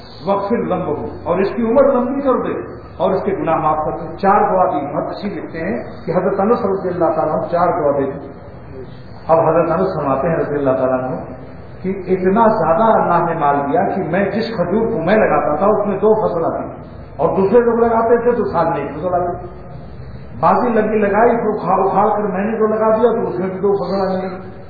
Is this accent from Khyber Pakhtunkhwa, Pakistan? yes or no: no; Karachi, Sindh, Pakistan; میں کراچی سے آیا ہوں صوبہ سندھ کا رہنے والا ہوں